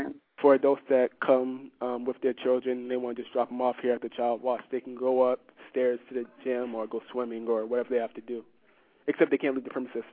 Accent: Boston, Massachusetts, United States; born there; now in Worcester, United States; Well, at first I was born in Boston, but me and my parents were actually moved out here to Worcester, where we are now.

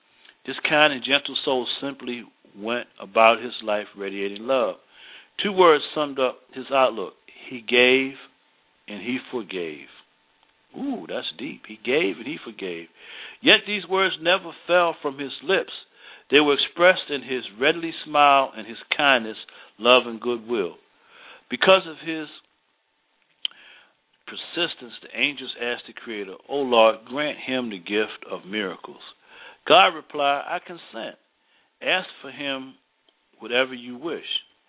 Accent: Baltimore, Maryland, United States; We're originally from Baltimore, Maryland, so we're no strangers to that area.

